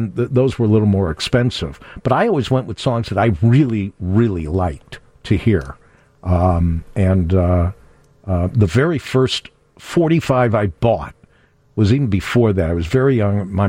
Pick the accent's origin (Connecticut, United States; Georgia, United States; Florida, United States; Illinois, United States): Illinois, United States; Evanston; I grew up in Evanston. And so there was one main record store that we would always go to downtown.